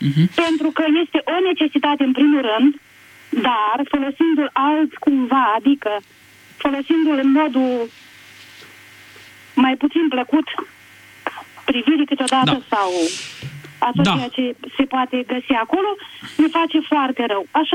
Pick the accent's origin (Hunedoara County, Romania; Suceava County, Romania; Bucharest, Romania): Suceava County, Romania; Milișăuți; din Milișăuți, Suceava.